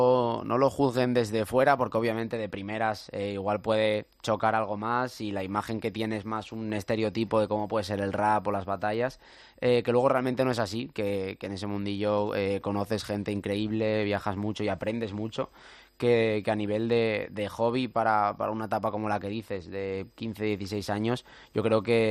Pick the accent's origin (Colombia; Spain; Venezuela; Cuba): Spain; Muros de Nalón, Asturias; now in Madrid, Spain; yo soy de un pueblo de Asturias, no soy de Oviedo.